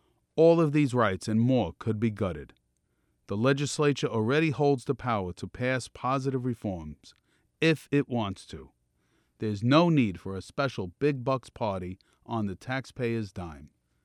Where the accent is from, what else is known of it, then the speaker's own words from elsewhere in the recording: Brooklyn, New York, United States; accent: Brooklyn; I'm from Brooklyn originally. You may be able to tell by my accent. And we speak pretty directly.